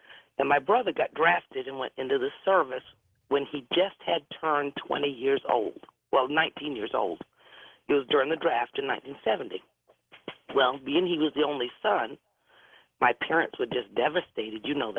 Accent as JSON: {"language": "English", "region": "Maine", "country": "United States", "tie": "born or raised there", "said": "I was brought up in Maine, and I don't want to tell you exactly the town because everyone will know, but it's a little small town. It had 4,000 people population in that town that I live in."}